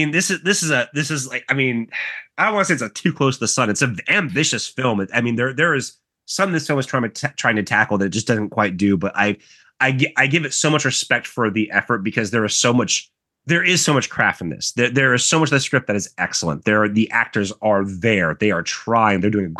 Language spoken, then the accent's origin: English; United States; Me, as an American born in 1984, who, you know, has never taken a Japanese history course